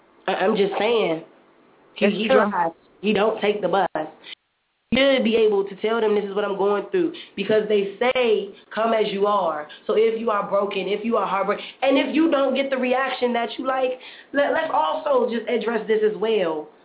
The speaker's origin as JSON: {"language": "English", "town": "Washington", "region": "District of Columbia", "country": "United States", "tie": "born or raised there", "said": "I'm born and raised in the District of Columbia"}